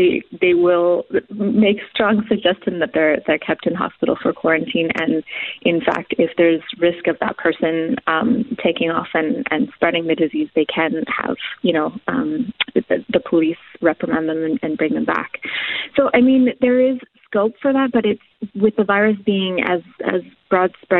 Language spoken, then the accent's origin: English; Canada; I'm originally coming from Canada